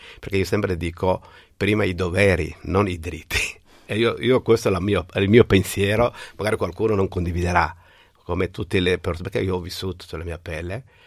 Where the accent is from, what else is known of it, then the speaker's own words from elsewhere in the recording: Somalia; now in Italy; da ragazzino in Somalia ho cominciato già i miei connazionali che di dare una mano, e poi sono arrivato